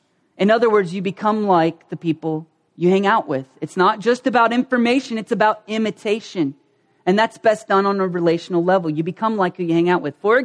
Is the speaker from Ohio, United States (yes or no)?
yes; Ohio, United States; We don't have accents. We're from Southern Ohio. We don't have accent.